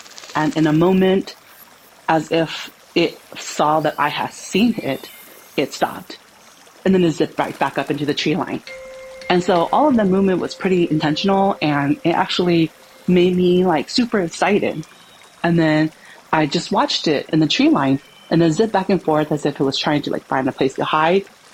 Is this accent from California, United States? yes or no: yes; California, United States; And as a kid growing up in California and in the city and in apartments, a forest is basically another world.